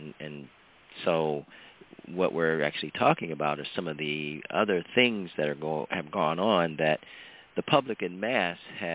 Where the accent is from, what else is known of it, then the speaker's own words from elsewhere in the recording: Ohio, United States; and of course my hometown, Ohio, state Ohio